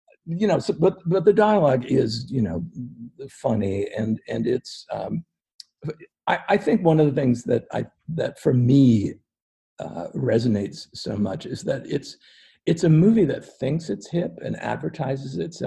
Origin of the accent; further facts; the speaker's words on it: Lawrenceville, New England, United States; I'm from New England. I'm from Lawrenceville, pretty much.